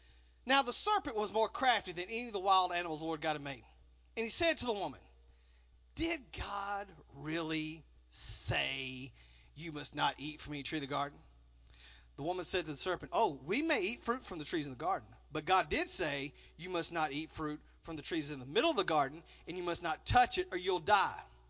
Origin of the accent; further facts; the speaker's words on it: Texas, United States; and I'm from Texas, so this is for my Texas friends